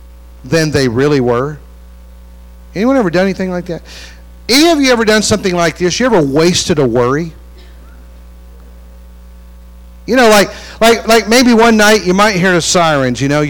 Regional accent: West Virginia, United States; moved away as an adult; now in California, United States; You know, I grew up in West Virginia, and I left there, and then going back after I married

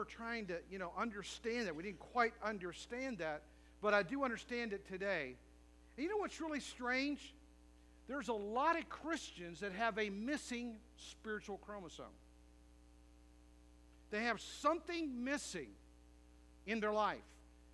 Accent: West Virginia, United States; You know, when I was a kid growing up in West Virginia, we had this kid in our class

